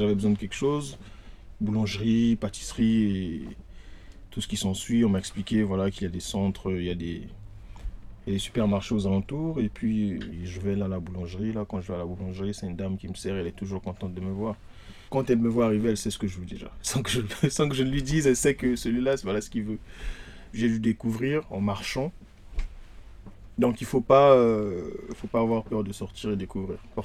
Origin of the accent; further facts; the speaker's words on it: Brazzaville, Republic of the Congo; now in France; Je suis congolais de Brazza. Et je suis arrivé en France en septembre.